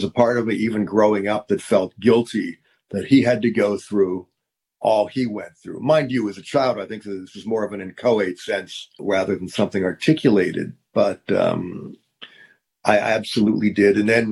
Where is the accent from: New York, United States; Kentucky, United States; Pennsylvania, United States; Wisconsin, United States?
Pennsylvania, United States; Pittsburgh; I grew up in a neighborhood that really didn't have any Jews. It was mostly Catholics, kind of a working class neighborhood.